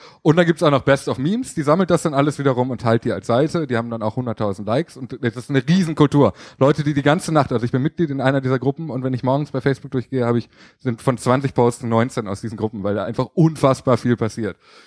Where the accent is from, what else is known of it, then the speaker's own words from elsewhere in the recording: Mülheim an der Ruhr, North Rhine-Westphalia, Germany; Also ich komme ja aus Mülheim an der Ruhr ursprünglich und das ist direkt neben Essen.